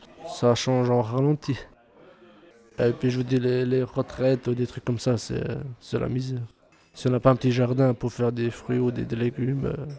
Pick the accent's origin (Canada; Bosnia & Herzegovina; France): Bosnia & Herzegovina; French is a second language; Bah, j'ai un accent, et puis je maîtrise pas la langue à 100% de chez nous.